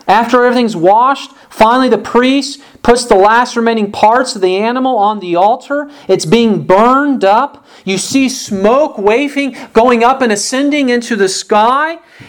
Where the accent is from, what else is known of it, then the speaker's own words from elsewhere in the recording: Chicago, Illinois, United States; When I grew up in Chicago, I went to the Pacific Garden Mission, which does outreach and has homes for the homeless.